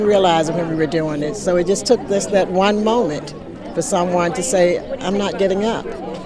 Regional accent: Alabama, United States; No, but I can, because I'm from Alabama, and it's just amazing how for many years you just did things just because, and all of a sudden, freedom.

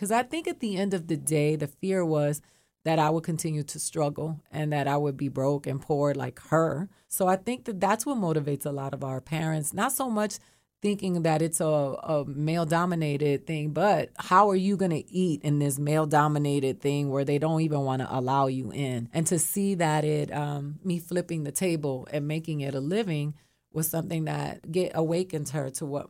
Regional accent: Miami, Florida, United States; So who I am is … from Alapata, Miami.

